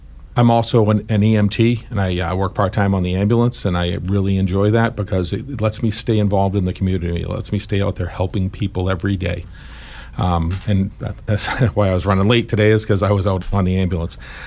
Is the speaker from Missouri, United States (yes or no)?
no; Plymouth, Massachusetts, United States; I'm born and raised in Plymouth, and I'm running as the Democratic candidate, a Democratic candidate for Plymouth County Commissioner